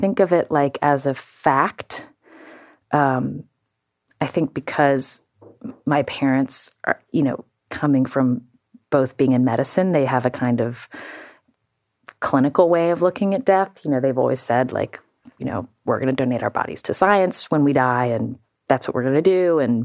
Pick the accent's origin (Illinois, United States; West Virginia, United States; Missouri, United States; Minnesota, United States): West Virginia, United States; growing up in West Virginia, the daughter of a doctor